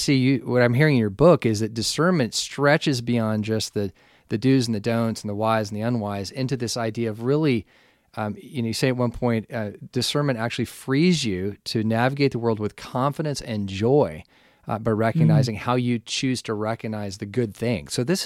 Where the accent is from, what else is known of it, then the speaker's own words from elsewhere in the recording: the South, United States; So, you know, having grown up we were talking about the South before, growing up in the Southern world of the Southern church, Baptist influences.